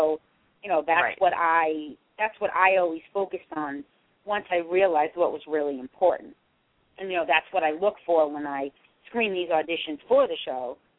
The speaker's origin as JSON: {"language": "English", "town": "Peabody", "region": "Massachusetts", "country": "United States", "tie": "born or raised there", "said": "all these people are from my hometown, all from the same city. And, you know, Peabody's got a lot of people in it"}